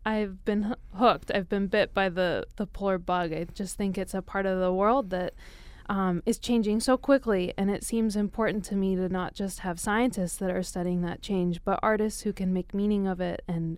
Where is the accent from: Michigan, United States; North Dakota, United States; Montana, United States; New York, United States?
Montana, United States; Missoula; born there; I was born on the Clark Fork River in Missoula, Montana, a place where indigenous people have come for centuries to harvest salmon.